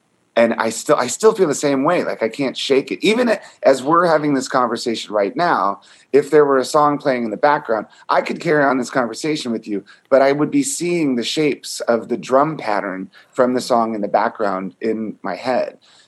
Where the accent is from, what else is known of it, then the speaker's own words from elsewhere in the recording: Virginia, United States; I grew up in Virginia outside of DC.